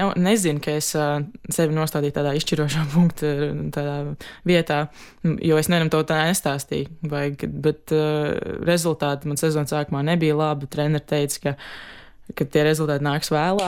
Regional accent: Ķeipene, Ogre Municipality, Latvia; also born or lived in Ķekava; Piedzimu Ogrē un es dzīvoju pie vecmāmiņas 11 gadus Ķeipenē. Tur es uzaugu, pēc tam pārcēlos Ķekavu pie māmas dzīvot.

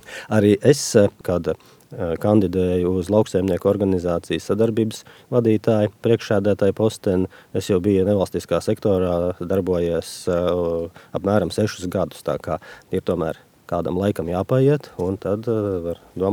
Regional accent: Riga, Latvia; born there; Jā, es esmu dzimis Rīgā.

